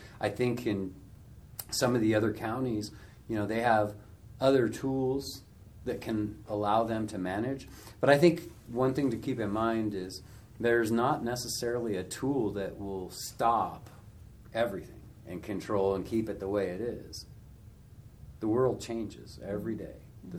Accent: Wyoming, United States; And growing up in Wyoming and having the longtime families, you know, that my wife and I have in the state of Wyoming, I'm not necessarily for a bunch of rules.

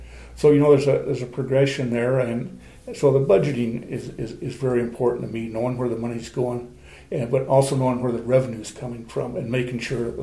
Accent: Newcastle, United States; Well, I'm originally from Newcastle. I grew up in Newcastle, graduated from high school there

